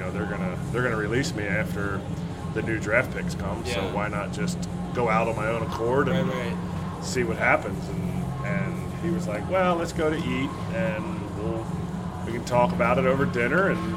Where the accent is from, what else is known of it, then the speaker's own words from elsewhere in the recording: Philadelphia, Pennsylvania, United States; I was playing in Philly, and I'm from Philly